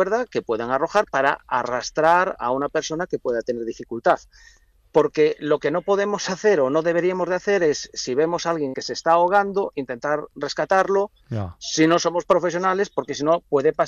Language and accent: Spanish; Galicia, Spain; yo soy de Galicia y estamos teniendo temperaturas en Galicia que son, una barbaridad en comparación con la fecha y con otros años